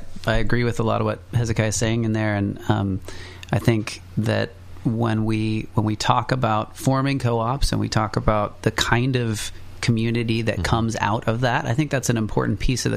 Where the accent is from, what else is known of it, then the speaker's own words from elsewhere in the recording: Mattole Valley, California, United States; Like, of course, we're from the Mattole Valley. We take care of each other out there.